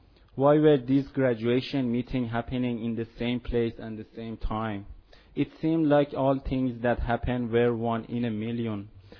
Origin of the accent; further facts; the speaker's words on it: Iran; English is a second language; moved away; I'm from Iran.